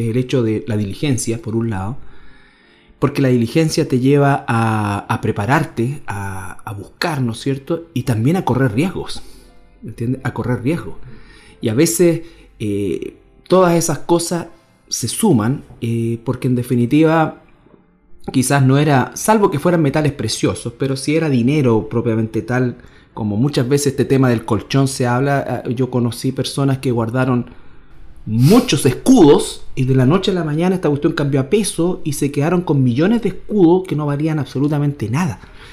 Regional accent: Antofagasta, Chile; no iba a mi ciudad natal, Antofagasta

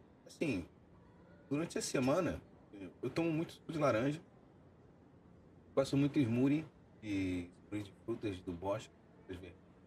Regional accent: Rio de Janeiro, Brazil; Sou carioca, mas eu tomo mate.

